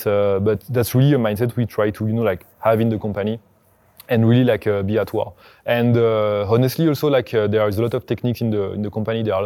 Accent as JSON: {"language": "English", "country": "France", "tie": "born or raised there", "second_language": "English", "said": "where I grew up in France"}